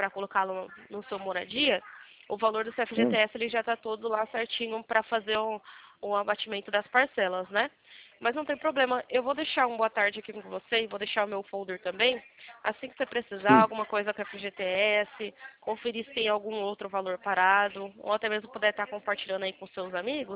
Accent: Campinas, São Paulo, Brazil; Eu sou daqui de Campinas.

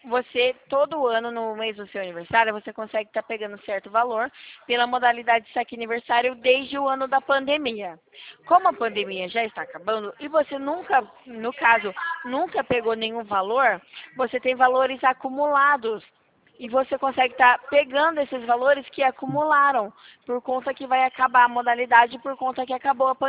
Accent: São Paulo, Brazil; Eu sou de São Paulo.

